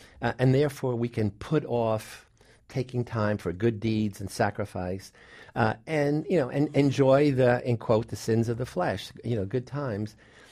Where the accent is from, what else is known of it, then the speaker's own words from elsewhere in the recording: Bronx, New York, United States; I grew up in the South Bronx from a family of Sicilian origin, and most of the family, most poor people, live in the present zone.